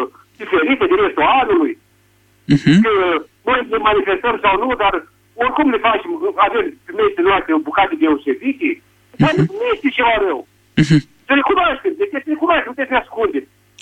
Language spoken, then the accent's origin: Romanian; Romania; ați văzut că din 3 decembrie și noi am spus la mulți ani și noi suntem români.